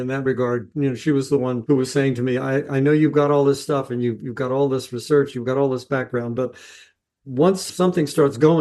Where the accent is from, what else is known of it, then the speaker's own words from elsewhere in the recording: West Virginia, United States; A James Beard winning chef from West Virginia, my home state.